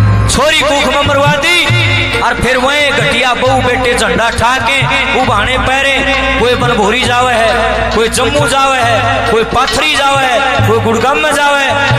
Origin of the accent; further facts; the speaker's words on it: Kagsar, Haryana, India; मेरा गांव है कागसर, जिला लाग है हिसार, और ई मरू हूं जींद में